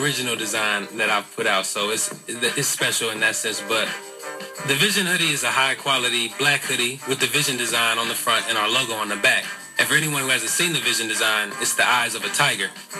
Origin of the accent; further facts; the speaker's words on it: Pontiac, Michigan, United States; also born or lived in Detroit; I'm 20 years old. I was born in Detroit, raised in Pontiac